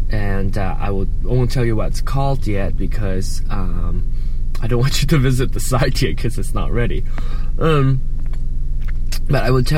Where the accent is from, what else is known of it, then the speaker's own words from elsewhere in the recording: Penang, Malaysia; I grew up in Penang.